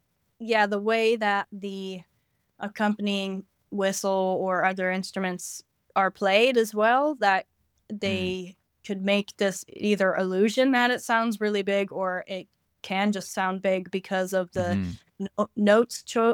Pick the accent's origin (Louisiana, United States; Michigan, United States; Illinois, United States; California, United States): California, United States; now in Dublin, Ireland; I'm from California originally, and I'm based in Dublin, Ireland, and that's where I am at the moment.